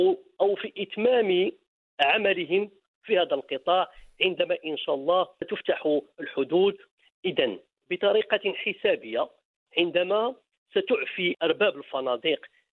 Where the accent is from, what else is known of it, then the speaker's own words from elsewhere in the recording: Morocco; بصفتي مواطن مغربي وأنا والمواطن المغربي من قيمه تكافل اجتماعي